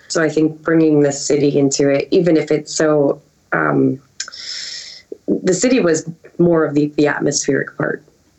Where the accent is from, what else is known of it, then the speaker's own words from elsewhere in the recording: United States; that's just what I get for growing up in the States, I suppose.